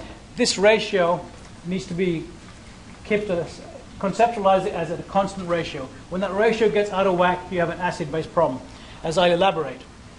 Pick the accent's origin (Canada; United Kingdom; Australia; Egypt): United Kingdom; England; now in United States; growing up in England, they made us speak bad English correctly. And amazing enough, when I came here, I had to do a test of English as a foreign language, even though I grew up in England